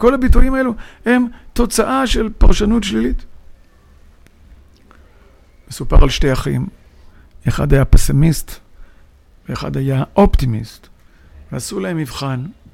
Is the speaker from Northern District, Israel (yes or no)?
yes; Northern District, Israel; עמק ירדן, זה קצת קרוב לליבי, כי שם גדלתי.